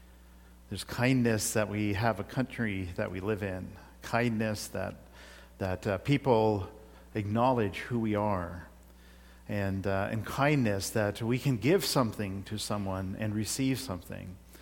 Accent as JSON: {"language": "English", "country": "India", "tie": "born or raised there", "moved": "yes", "said": "You see, I grew up in India where there are beggars all over the place."}